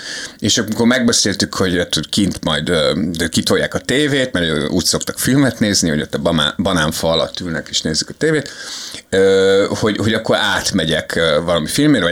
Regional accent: Hungary; én pláne akkor 20 éves, csak Magyarországon élő magyarként

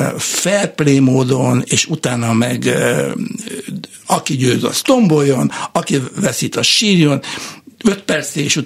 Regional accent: Hungary; Én rendes magyar ember vagyok.

